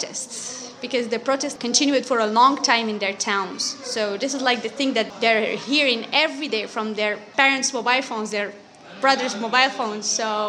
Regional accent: Morocco; English is a second language; from Morocco.

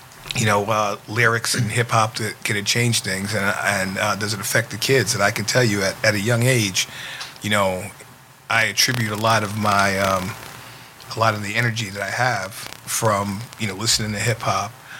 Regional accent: Trumbull, Connecticut, United States; when I grew up, growing up in Trumbull, Connecticut, it is, you know, it's not a paragon of diversity

